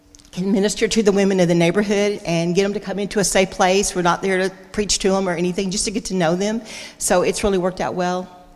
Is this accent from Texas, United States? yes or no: yes; Texas, United States; I'm actually from Texas, from the Denton Church, the Village Church in Denton.